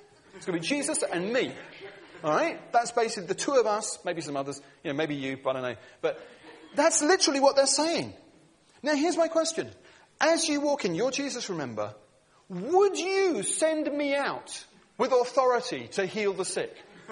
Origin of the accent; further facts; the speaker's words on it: United Kingdom; So we're British and we play safe.